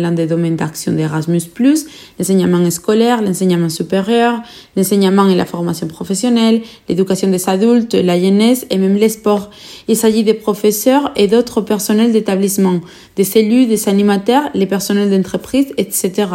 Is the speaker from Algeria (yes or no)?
no; Spain; moved away as an adult; now in Vire, France; C'est grâce à ces programmes-là que je suis venue d'Espagne pour faire un an de volontariat